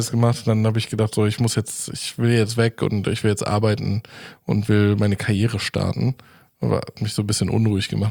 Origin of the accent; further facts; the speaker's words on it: Frankfurt, Brandenburg, Germany; now in Cologne, Germany; Tatsächlich, also gebürtig, jetzt komme ich aus Frankfurt-Oder, Brandenburg, an der polnischen Grenze.